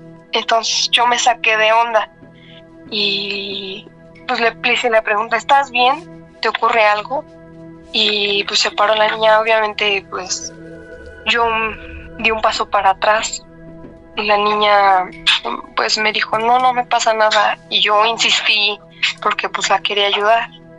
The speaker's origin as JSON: {"language": "Spanish", "region": "Mexico City", "country": "Mexico", "said": "Soy de la Ciudad de México."}